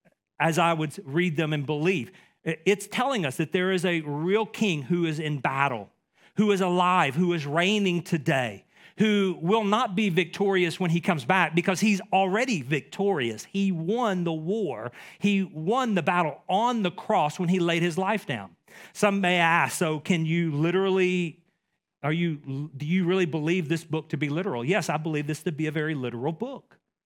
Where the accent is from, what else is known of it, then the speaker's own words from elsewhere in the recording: Dallas, Texas, United States; and my accent maybe gives it away, I'm from East Texas. I've lived here long enough now that this is home, but the Dallas, Texas area is where I grew up.